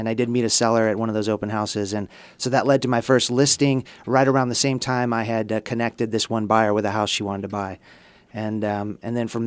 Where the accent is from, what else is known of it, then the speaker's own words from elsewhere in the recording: Santa Barbara, California, United States; I was born and raised here in Santa Barbara.